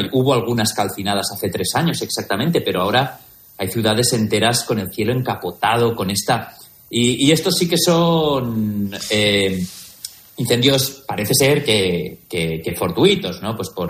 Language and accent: Spanish; Valencia, Valencian Community, Spain; en Valencia, de donde yo soy